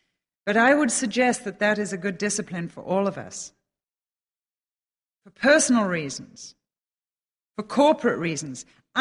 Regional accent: England, United Kingdom; And we're English, which makes us reticent.

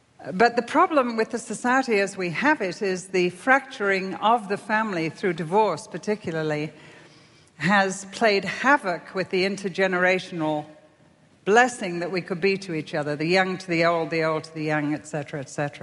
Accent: United Kingdom; of course, I'm British, so I don't know your history.

